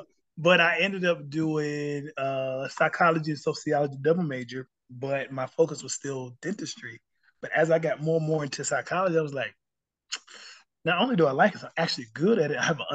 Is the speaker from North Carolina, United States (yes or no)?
yes; Charlotte, North Carolina, United States; I'm from Charlotte, you know.